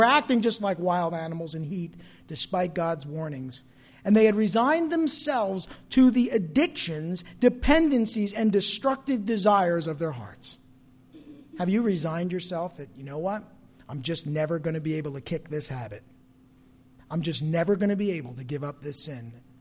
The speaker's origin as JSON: {"language": "English", "region": "New Jersey", "country": "United States", "said": "Maybe it's because I'm from New Jersey, Northern Jersey in particular."}